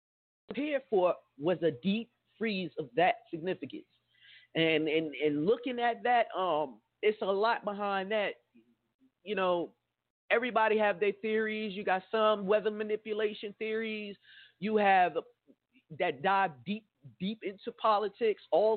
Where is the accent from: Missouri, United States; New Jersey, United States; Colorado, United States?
New Jersey, United States; And I'm from the East Coast. So I done blizzards with, like, 2 to 3 feet or more. You know, I've seen heavy snowstorms and that's where I'm from. I'm from New Jersey, so I'm used to that.